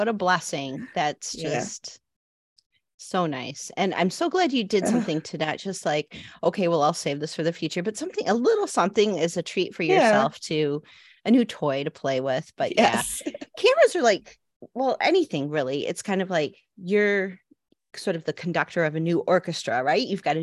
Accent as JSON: {"language": "English", "town": "Chicago", "region": "Illinois", "country": "United States", "tie": "born or raised there", "said": "I grew up in Chicago area, so everyone was insulated."}